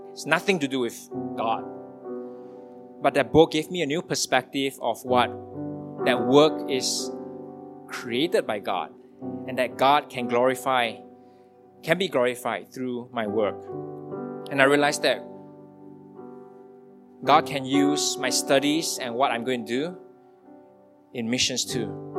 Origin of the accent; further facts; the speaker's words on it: Singapore; I was born and raised in Singapore.